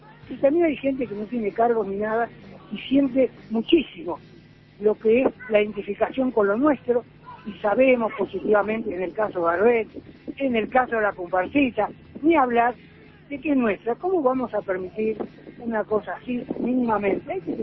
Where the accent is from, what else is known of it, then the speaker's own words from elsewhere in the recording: Uruguay; yo soy uruguayo, que representa, por supuesto, al Uruguay.